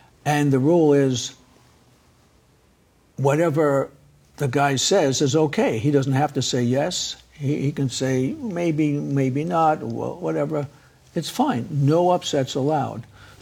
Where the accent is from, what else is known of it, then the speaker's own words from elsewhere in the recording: New York, United States; When I was growing up in New York, all the young women, the blacks and Puerto Ricans, the girls were 12, 13, 14 years old.